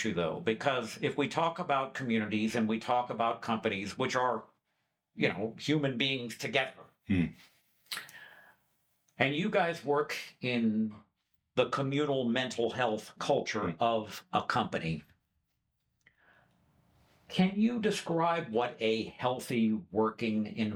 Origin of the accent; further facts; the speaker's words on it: United States; Look, everybody knows from my accent that unlike these two lovely human beings here, I'm American.